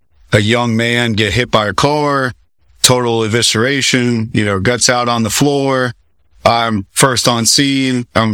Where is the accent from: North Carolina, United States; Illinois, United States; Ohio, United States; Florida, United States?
Florida, United States; I was originally from South Florida, right out of high school, went and got my EMT, fire, paramedic.